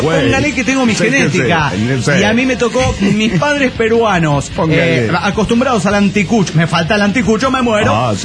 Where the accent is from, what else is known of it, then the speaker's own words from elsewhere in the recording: Guadalajara, Jalisco, Mexico; de Guadalajara, Jalisco, México.